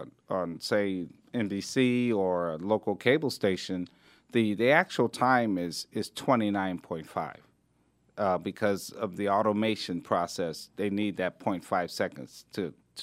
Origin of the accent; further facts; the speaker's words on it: Philadelphia, Pennsylvania, United States; 33rd Street was at the corner of where I grew up in Philadelphia.